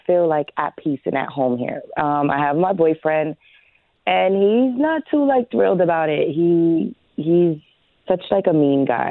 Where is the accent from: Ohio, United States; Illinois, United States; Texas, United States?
Illinois, United States; So I'm originally from Illinois, and I'm a traveling nurse, so I travel pretty much pretty often.